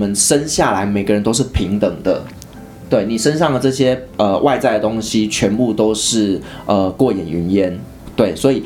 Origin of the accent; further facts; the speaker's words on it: Taiwan; 但是不行，因为我是台湾人